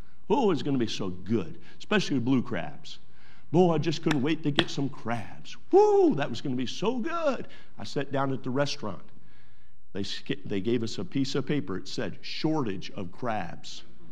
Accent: Northeast, United States; I was raised in the Northeast, and right along the Chesapeake Bay is where I came up, and so we could get seafood all day long.

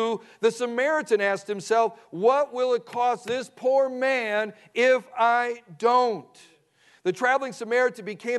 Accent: Wisconsin, United States; I grew up in Wisconsin, I went to a public school all my life. I remember it was a small school, a small town, small country town, a farming community.

